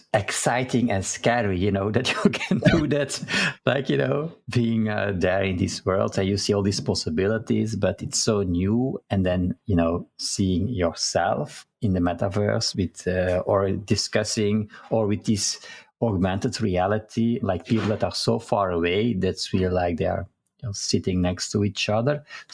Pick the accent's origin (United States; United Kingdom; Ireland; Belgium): Belgium; because I'm from Belgium, but mostly people in the US call me